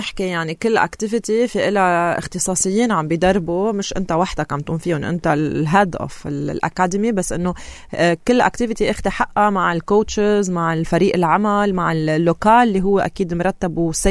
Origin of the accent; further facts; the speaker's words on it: Lebanon; تنشجع بعض كلبنانيين نصمد اكثر ببلدنا